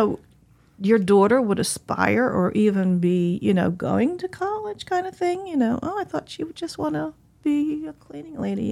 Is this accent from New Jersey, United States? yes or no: yes; Pennington, New Jersey, United States; I can only describe growing up in Pennington as pretty much similar to a southern town, mm-hmm. Only in the north